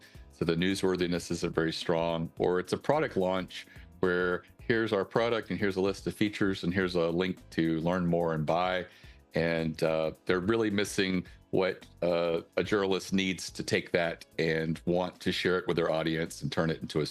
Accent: Baltimore, Maryland, United States; You know, we're from Baltimore area, so we'd send a figurine of the Raven and Edgar Allan Poe.

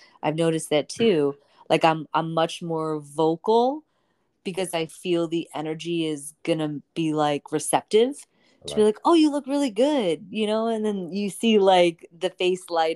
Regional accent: Midwest, United States; now in New York, United States; I said, oh, that's why we're sitting here talking, because we're both from the Midwest.

